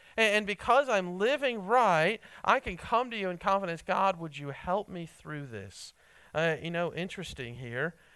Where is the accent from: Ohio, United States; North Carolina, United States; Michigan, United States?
Ohio, United States; I remember growing up, I grew up in Ohio, so obviously north of here, we'd get lots and lots of snow